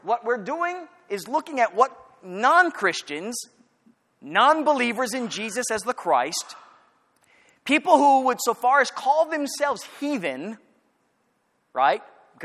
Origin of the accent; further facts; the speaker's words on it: Maui, Hawaii, United States; I grew up on Maui. I'm from the islands. And I came to the mainland to go to school.